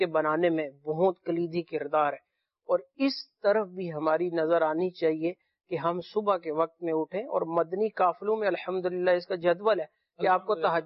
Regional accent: Punjab, Pakistan; کیونکہ میرا تعلق بھی پنجاب سے ہے

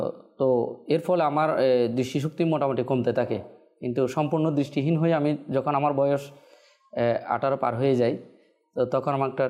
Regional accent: Chittagong, Chittagong Division, Bangladesh; আমার বাড়ি হচ্ছে মাইজপাড়া পাতাঙ্গা চট্টগ্রামের 41 নম্বর ওয়ার্ড।

